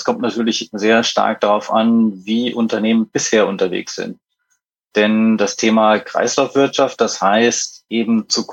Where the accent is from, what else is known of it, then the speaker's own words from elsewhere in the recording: Germany; now in Vienna, Austria; Ich bin ursprünglich aus Deutschland, wohne mittlerweile in Wien